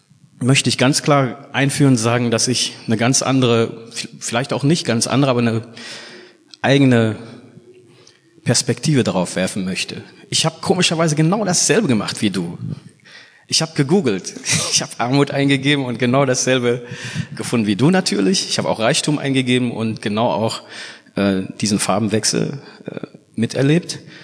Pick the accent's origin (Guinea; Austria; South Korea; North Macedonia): Guinea; ich selber bin aus Guinea.